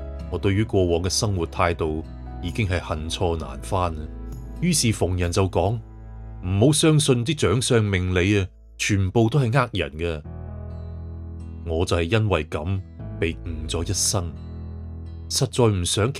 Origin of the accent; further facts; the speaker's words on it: Macau; born there; 我生于澳门，13岁就跟师傅学装修做家私。几年之后学满师，但系就揾唔到嘢做。